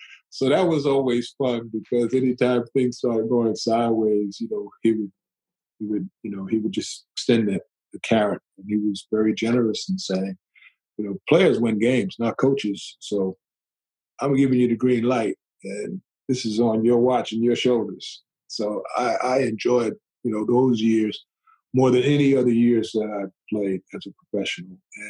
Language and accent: English; Long Island, New York, United States; I'm going back home. I grew up in Long Island, and the team is Long Island's team.